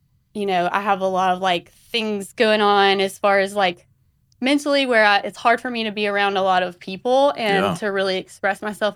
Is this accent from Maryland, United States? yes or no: no; Norway, South Carolina, United States; Okay, so nobody ever knows the town that I'm from, but it's about an hour south of Columbia. The town is Norway.